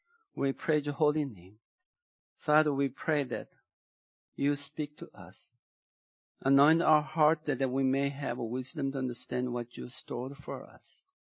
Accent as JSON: {"language": "English", "country": "Sweden", "tie": "born or raised there", "second_language": "English", "said": "He could bring them out from my hometown, Sweden."}